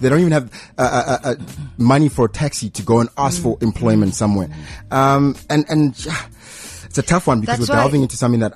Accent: Soshanguve, Gauteng, South Africa; I grew up in the north of Pretoria as well, but that was like the north, Soshanguve.

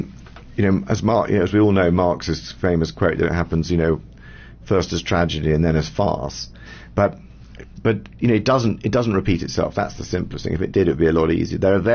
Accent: England, United Kingdom; obviously being English, it's great to be in South Africa

